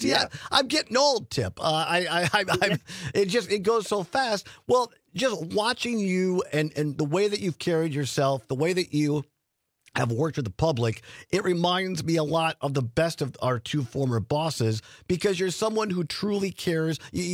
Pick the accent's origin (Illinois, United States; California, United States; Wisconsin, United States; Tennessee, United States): Wisconsin, United States; Richland Center; now in Madison, United States; I grew up in Richland Center, southwest Wisconsin, and lived almost half my life now in Madison.